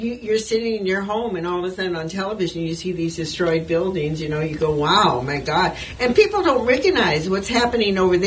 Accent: United States; And we as American people have to look at that.

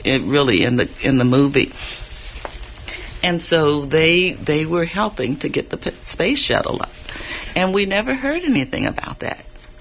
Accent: the South, United States; because I grew up in the South also. And it was segregated at the time. And I went to all black schools.

